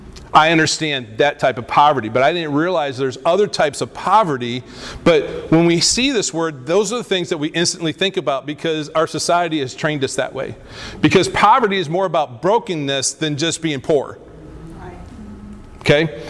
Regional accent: Lansing, Michigan, United States; I grew up in the Lansing area of Michigan. Yes, I am a Michiganite right here.

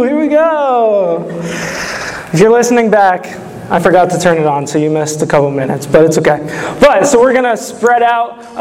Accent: Bellevue, Nebraska, United States; born there; I was born in Bellevue, Nebraska.

